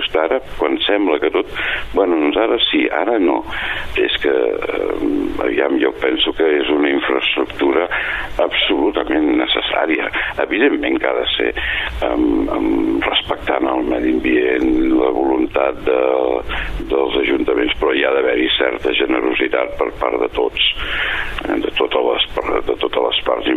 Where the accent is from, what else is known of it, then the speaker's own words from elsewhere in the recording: Catalonia, Spain; perquè les conec, perquè soc del Vallès i soc d'aquí